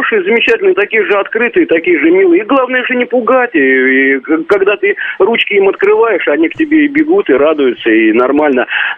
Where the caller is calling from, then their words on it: Zhuhai, Guangdong, China; который гонконгский клоун. Я из Джуха, из Китая звоню.